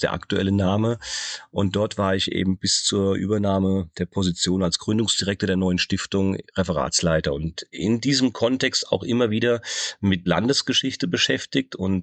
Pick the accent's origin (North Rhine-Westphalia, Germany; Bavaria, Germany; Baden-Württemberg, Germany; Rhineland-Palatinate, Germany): Rhineland-Palatinate, Germany; Mainz; bin dann wieder in meine Heimatstadt Mainz zurückgekehrt